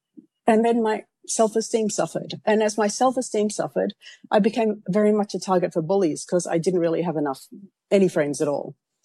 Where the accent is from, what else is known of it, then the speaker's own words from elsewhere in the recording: South Africa; And telling them, no, I'm from South Africa, they assume Africa, spear chuckers living in a hut somewhere.